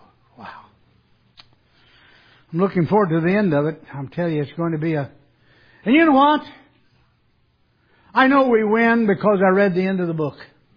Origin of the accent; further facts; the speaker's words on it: Ohio, United States; born there; I was born in Towawa, Ohio. I'm sure you all know where that is.